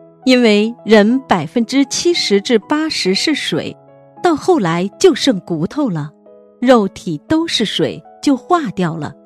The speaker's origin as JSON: {"language": "Chinese", "region": "Heilongjiang", "country": "China", "said": "我是黑龙江人，在内蒙工作。"}